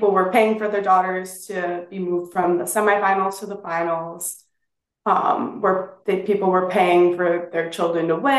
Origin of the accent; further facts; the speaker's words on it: Norridge, Illinois, United States; At home? Home is Norridge.